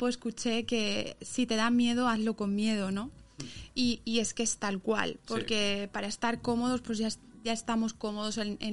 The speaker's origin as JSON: {"language": "Spanish", "town": "Madrid", "region": "Community of Madrid", "country": "Spain", "moved": "yes", "said": "yo tengo que decir que soy de Madrid, llevo ya aquí más de media vida"}